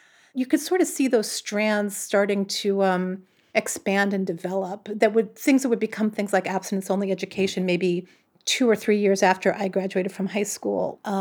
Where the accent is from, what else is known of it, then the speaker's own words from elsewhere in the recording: New York, United States; I grew up in New York in the 80s, and New York was really the place where AIDS really took off.